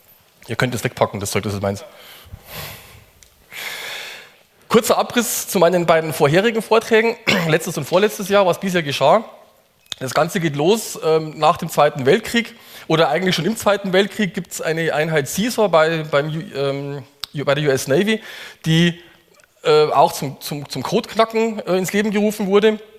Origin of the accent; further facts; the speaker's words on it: Munich, Bavaria, Germany; ich komme aus Bayern, aus München, wie man hört, oder eigentlich ein bisschen südlicher von München noch.